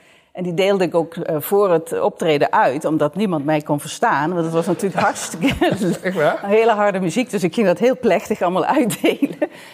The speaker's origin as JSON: {"language": "Dutch", "town": "Simpelveld", "region": "Limburg", "country": "Netherlands", "said": "ja, ik kwam uit Simpelveld. Dus ja, je komt in de grote stad."}